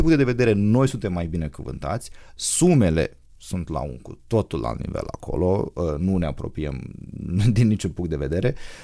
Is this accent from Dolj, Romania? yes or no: no; Iași, Iași County, Romania; eu am fost crescut aici la Iași